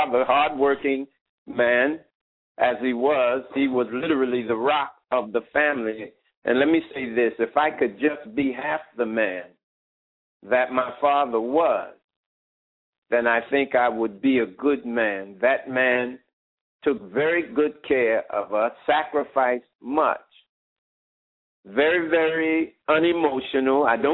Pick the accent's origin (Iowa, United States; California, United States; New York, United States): New York, United States; Brooklyn; I grew up in Brooklyn, and of course, growing up in Brooklyn